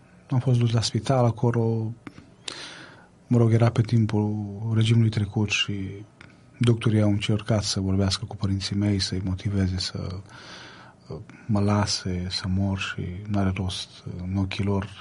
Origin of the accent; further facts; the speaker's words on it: Orșova, Mehedinți County, Romania; born there; m-am născut în Orșova, din familie de părinți ortodoxi